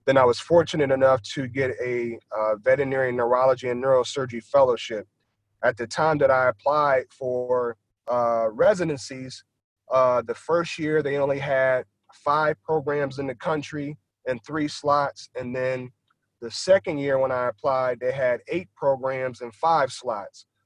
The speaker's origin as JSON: {"language": "English", "town": "Akron", "region": "Ohio", "country": "United States", "said": "So I'm from Akron, Ohio. So, you know, Big Ten country."}